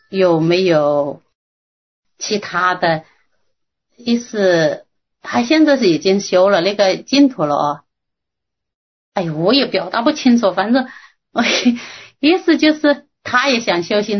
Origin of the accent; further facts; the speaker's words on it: Hunan, China; 我啊，我们是湖南的。